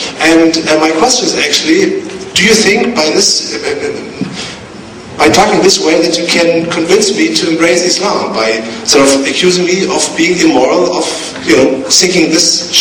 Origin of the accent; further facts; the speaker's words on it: Germany; I'm from Germany, and actually I came on here to...